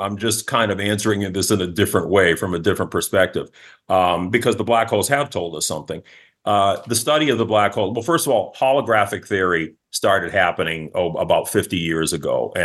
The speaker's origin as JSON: {"language": "English", "town": "Boston", "region": "Massachusetts", "country": "United States", "said": "I mean, I'm from New England. This is Stephen King land up there, the home of Salem."}